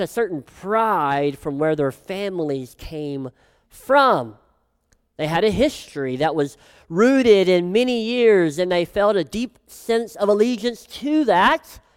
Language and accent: English; Tennessee, United States; I'm from Tennessee. It's the best news about me.